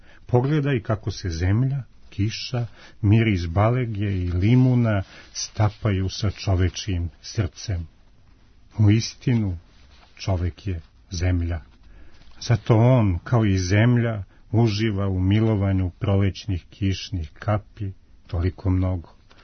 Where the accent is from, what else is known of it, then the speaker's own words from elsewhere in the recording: Serbia; Iz Srbije, bako, mi odgovaramo.